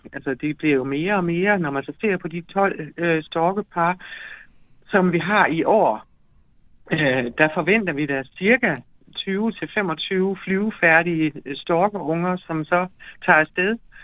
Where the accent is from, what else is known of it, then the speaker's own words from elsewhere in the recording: Randers, Central Denmark Region, Denmark; Altså, jeg er jo født og opvokset i Randers, og der var jo altid storken